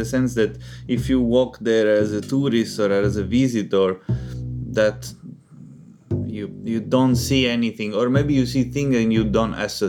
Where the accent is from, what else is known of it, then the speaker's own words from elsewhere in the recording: Palermo, Sicily, Italy; I'm from Palermo, which is the biggest city in Sicily. I'm not from the city center, I'm from we call it Borgata Marinara, which is a neighbor that is near the beach